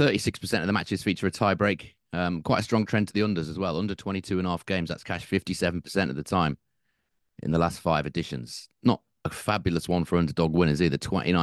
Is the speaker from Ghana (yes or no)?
no; United Kingdom; I know we're British and people, you British moan about the weather.